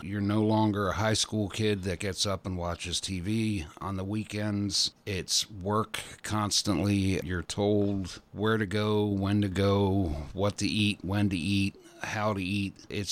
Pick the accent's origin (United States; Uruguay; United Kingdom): United States; Feasterville, Pennsylvania; now in Port Townsend, United States; No. I moved here about 14 years ago. I'm originally from Pennsylvania.